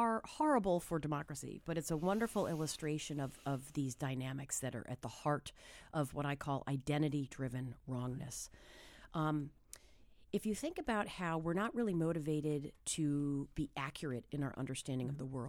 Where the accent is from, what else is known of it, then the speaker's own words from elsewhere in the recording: New Hampshire, United States; Like I'm a kid from New Hampshire, so I share a social identity with folks from New Hampshire.